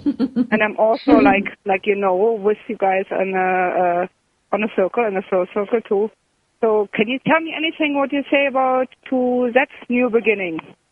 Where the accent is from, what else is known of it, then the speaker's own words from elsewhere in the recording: Ontario, Canada; I am from Canada, near from Toronto, a little bit north of it.